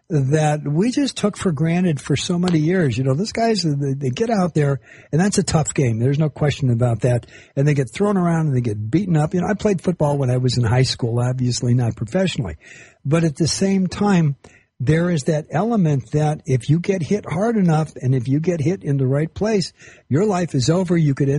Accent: United States; Whatever it comes down to, I'm an American. I'm a former Marine. I love this country.

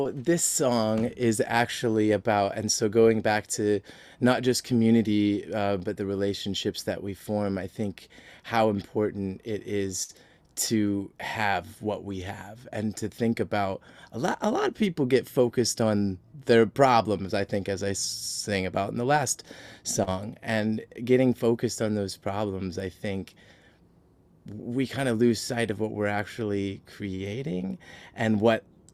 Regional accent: Oberlin, Ohio, United States; No, I grew up actually in Northern Ohio, Oberlin, Ohio.

